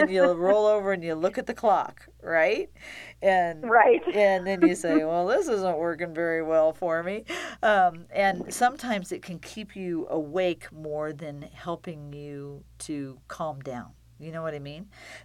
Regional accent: Decatur, Illinois, United States; I'm from Decatur, 3 hours south.

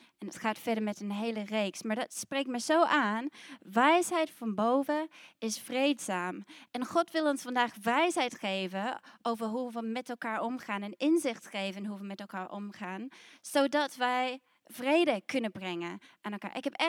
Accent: New Zealand; Dutch is a second language; moved away as an adult; also born or lived in Sydney; now in Netherlands; Ja, je hoort, ik heb een accent, ik kom uit Nieuw-Zeeland. Dus een stukje van mijn verhaal groeide op in Nieuw-Zeeland. Toen ging ik 3 jaar in Sydney muziek studeren en daarna kwam ik naar Nederland.

